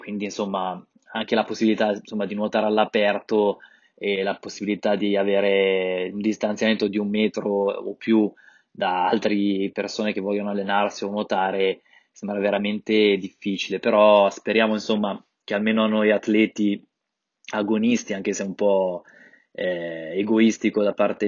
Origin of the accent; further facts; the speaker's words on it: Varedo, Lombardy, Italy; io sono di Varedo, della Brianza, non di Varese, un piccolo paesino qui a nord di Milano.